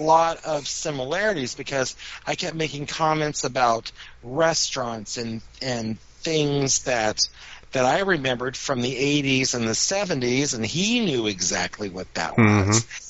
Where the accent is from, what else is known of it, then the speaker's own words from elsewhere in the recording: Colorado, United States; I had posted information about this town that I grew up in outside of Denver in Colorado.